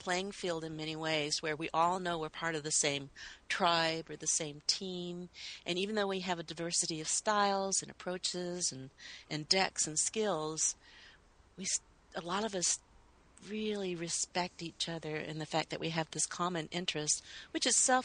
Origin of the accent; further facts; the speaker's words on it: Oregon, United States; I hail from the Oregon coast here in the United States. I'm very much a West Coast energy